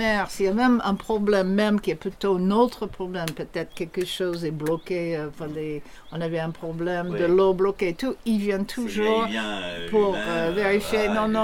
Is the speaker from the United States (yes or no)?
yes; United States; French is a second language; now in France; comme vous pouvez voir avec mon accent, je ne suis pas née en France. Je suis française et américaine.